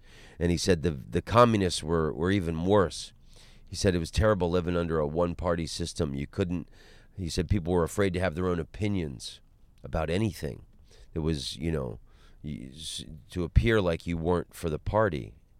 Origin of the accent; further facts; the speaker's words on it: Orlando, Florida, United States; I'm from Orlando. I grew up in Orlando.